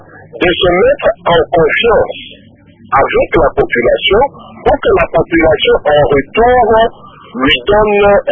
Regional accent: Mokambo, Haut-Katanga, DR Congo; Les Zambiens viennent chez nous au Congo, à Mokambo

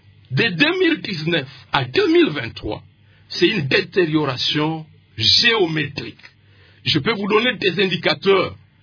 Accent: Bambou, North Kivu, DR Congo; Je suis fils du Nord Kivu, je suis fils de l'Ituri, je suis fils de Rutshuru. Dans mon village natal à Bambou

